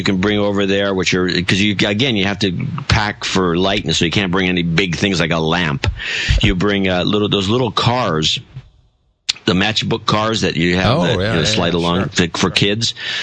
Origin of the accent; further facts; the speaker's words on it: United States; And as an American, we'd throw it out.